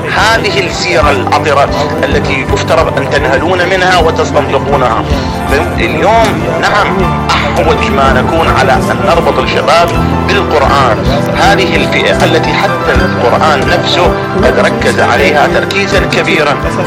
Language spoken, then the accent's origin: Arabic; Iraq; أنا أتحدث يعني كعراقي